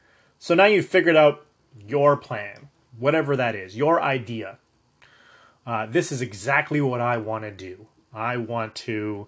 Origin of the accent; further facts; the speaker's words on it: Kitchener, Ontario, Canada; I'm from Kitchener, Ontario, which is 250,000 people. It's not massive. It's not tiny, tiny, but it's not massive.